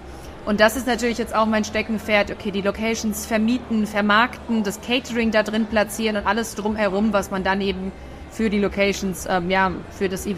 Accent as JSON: {"language": "German", "town": "Mannheim", "region": "Baden-Württemberg", "country": "Germany", "tie": "born or raised there", "said": "Praktikum in einem Kongresshaus in Mannheim, wo ich aufgewachsen bin."}